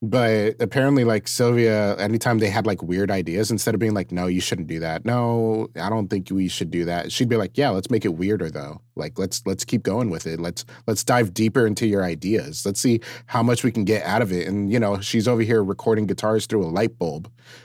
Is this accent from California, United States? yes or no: yes; Eagle Rock, California, United States; now in Orange County, United States; just opened up a coffee shop in Eagle Rock, my hometown.